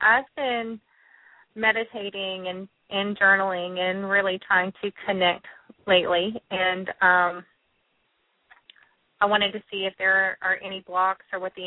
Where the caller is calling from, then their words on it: Houston, Texas, United States; From Houston.